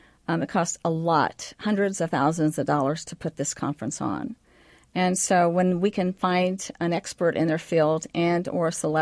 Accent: Franklin, Indiana, United States; But also, I'm from Franklin, Indiana, and so there's a connection there

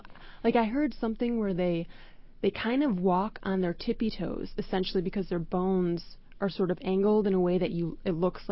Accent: Chicago, Illinois, United States; things that I never knew growing up in Chicago.

